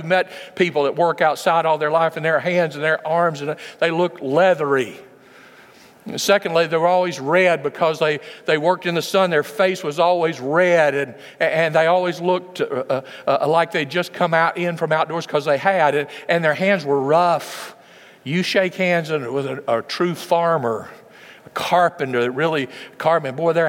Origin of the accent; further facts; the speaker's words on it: United States; because being American, we never had that kind of oppression.